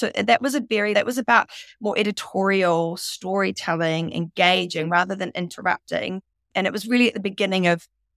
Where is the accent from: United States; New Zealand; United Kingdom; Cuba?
New Zealand; also born or lived in Sydney, Australia; I was born in Sydney, so I should probably just confess that. But came to New Zealand when I was very young, about 3.